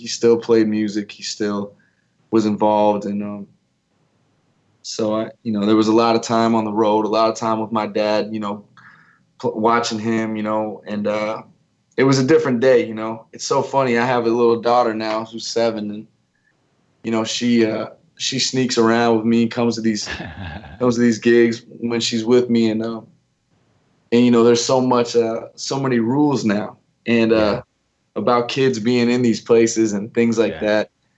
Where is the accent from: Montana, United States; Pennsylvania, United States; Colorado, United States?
Montana, United States; Missoula; also born or lived in New York City; now in Las Vegas, United States; I'm from Missoula, Montana.